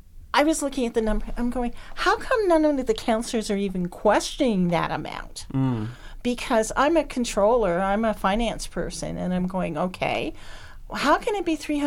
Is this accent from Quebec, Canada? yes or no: yes; Montreal, Quebec, Canada; I grew up in Montreal.